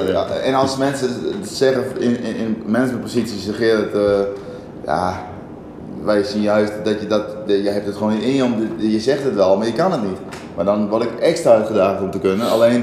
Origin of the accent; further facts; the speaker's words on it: Hurdegaryp, Friesland, Netherlands; Ja, ik ben opgegroeid in Hurdegriep. Dat was toen ik geboren werd, heette dat een harde grijp.